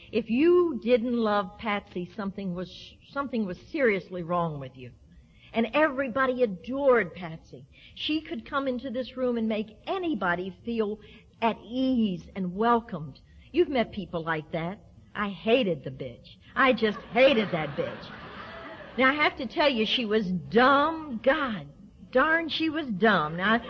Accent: the South, United States; born there; I'm a Southerner by birth.

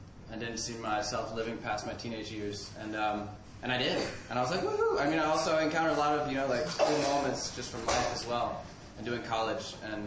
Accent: Utrecht, Netherlands; I'm an alcoholic from Utrecht, the Netherlands.

